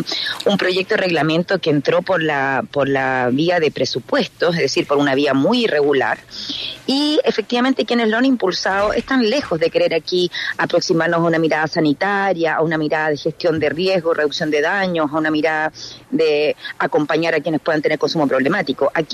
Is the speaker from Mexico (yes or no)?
no; Chile; A mí me da una profunda vergüenza como parlamentaria chilena este reglamento